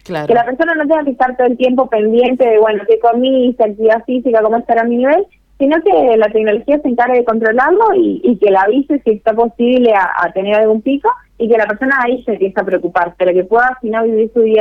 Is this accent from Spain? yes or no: no; Santa Fe, Argentina; Somos dos de Santa Fe, pero hay dos integrantes más.